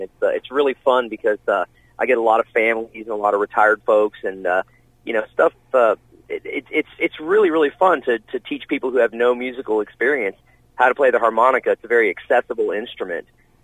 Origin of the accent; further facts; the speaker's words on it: Galveston, Texas, United States; now in Houston, United States; I'm from Galveston originally, which is down on the coast of Texas. The Houston's only 50 miles up, you know, the coast, and that's where I've been living for the last 20 something years.